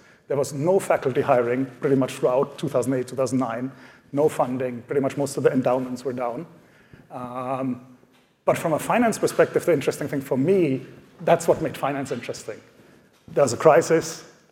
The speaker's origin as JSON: {"language": "English", "country": "Germany", "second_language": "English", "moved": "yes", "said": "I came from Germany originally, and there, the last 2 years of high school, you actually choose your subject."}